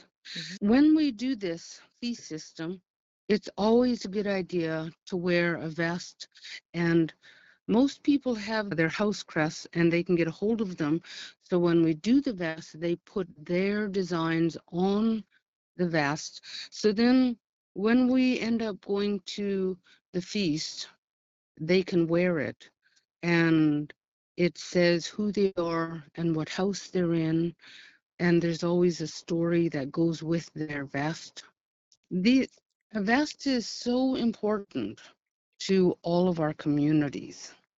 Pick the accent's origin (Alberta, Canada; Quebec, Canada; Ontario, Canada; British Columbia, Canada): British Columbia, Canada; Alert Bay; born there; she came from Alert Bay. So I was born in Alert Bay. My crest, when I go home, is a blue heron under Wallace's house.